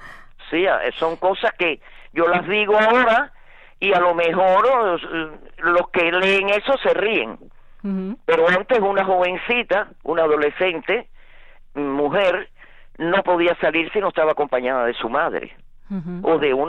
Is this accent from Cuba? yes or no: yes; Cuba; Yo nací en Cuba en el 1942, el 3 de diciembre. Y bueno, he realizado toda mi vida en Cuba.